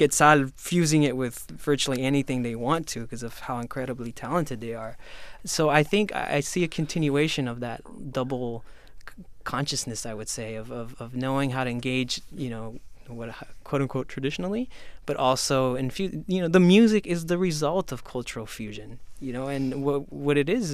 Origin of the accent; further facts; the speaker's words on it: Del Rio, Texas, United States; and even in my hometown of Del Rio on the Texas-Mexican border.